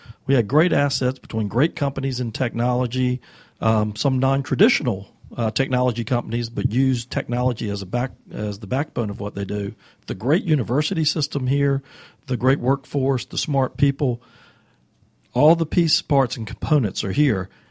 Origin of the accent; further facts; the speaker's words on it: North Carolina, United States; also born or lived in Seattle; now in Atlanta, United States; My wife's from Virginia, and I'm from North Carolina, and Atlanta was a great place to land.